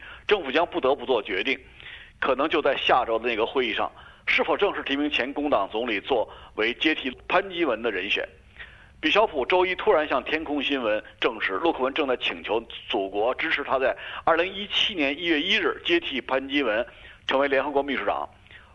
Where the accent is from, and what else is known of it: Australia